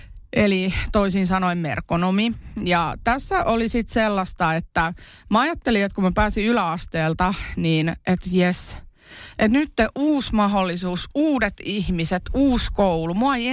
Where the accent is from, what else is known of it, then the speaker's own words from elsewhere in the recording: Kerava, Uusimaa, Finland; also born or lived in Iisalmi; mähän olen syntynyt Iisalmessa ja sitten mä olin noin puolivuotias, kun me muutettiin Keravalle